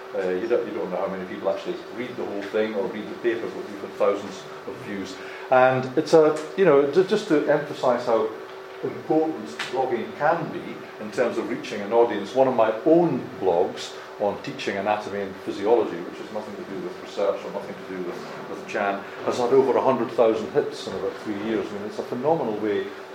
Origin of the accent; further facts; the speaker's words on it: Scotland, United Kingdom; being a Scotsman, I tend to use the free ones.